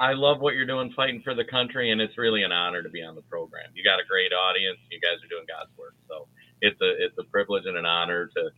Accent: Minnesota, United States; I mean, I'm from Minnesota. We had guys like Paul Wellstone and that kind of thing.

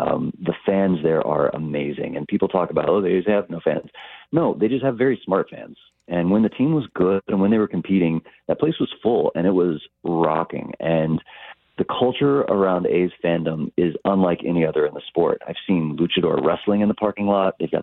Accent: Texas, United States; so I grew up in Texas, and, you know, I was a Rangers fan as a kid

